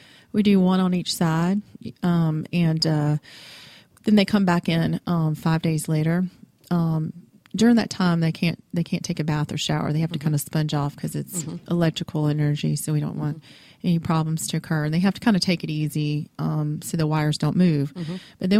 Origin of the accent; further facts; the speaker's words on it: Louisiana, United States; It's a I'm from Louisiana, you know.